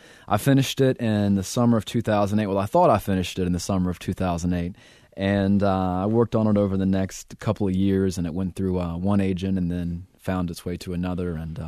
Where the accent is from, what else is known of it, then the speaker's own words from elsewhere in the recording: Gastonia, North Carolina, United States; You know, I'm a child of the 80s. So I was raised in Gastonia, and PTL, Jim and Tammy Faye Baker right next door, and Jerry Falwell and Jimmy Swaggart.